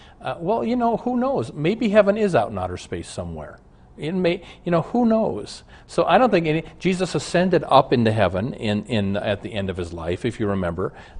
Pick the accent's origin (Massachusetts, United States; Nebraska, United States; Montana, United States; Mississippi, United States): Nebraska, United States; Omaha; now in Minneapolis, United States; All right, Jackie, I grew up in Omaha. We're up in Minneapolis.